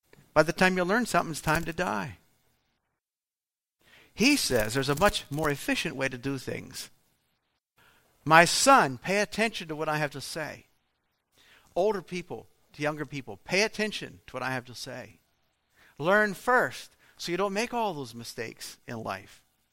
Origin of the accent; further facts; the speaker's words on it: Pennsylvania, United States; For some reason, when I grew up in Pennsylvania, we just did not mix with Amish Mennonite people, period.